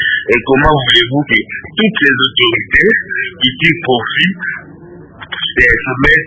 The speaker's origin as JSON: {"language": "French", "region": "Équateur", "country": "DR Congo", "said": "Vous savez que même chez moi, à l'Équateur, il y a du pétrole qu'on n'a pas exploité."}